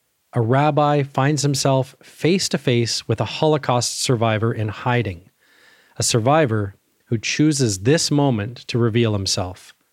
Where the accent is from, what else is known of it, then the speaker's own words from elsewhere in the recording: Newfoundland and Labrador, Canada; also born or lived in Gander, Canada / Oshawa, Canada / Saskatchewan, Canada / Ottawa, Canada; I'm a Newfoundlander. I was born in Gander 42 years ago, 2 days before Christmas. My father joined the Mounties and they moved us around. First to Oshawa, Ontario, then Saskatchewan, then Ottawa.